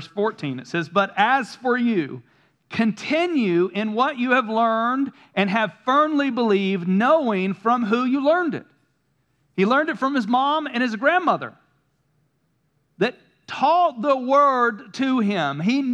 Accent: the South, United States; I spent the first 18 years of my life, I grew up here in the South, went to church and Sunday school and youth group

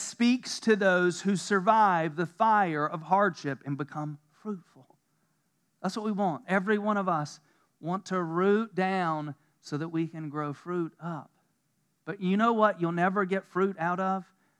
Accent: United States; and I'm American, I vote and I want certain things.

